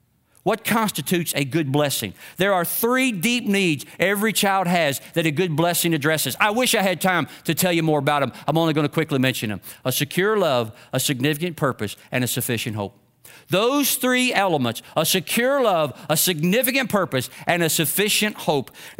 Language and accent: English; Kentucky, United States; I'm from Kentucky. I know that.